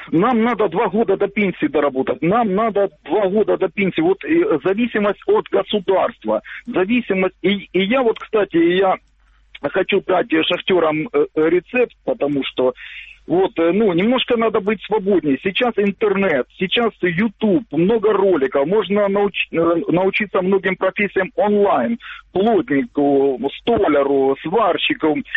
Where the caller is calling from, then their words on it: Kramatorsk, Donetsk Oblast, Ukraine; Краматорск.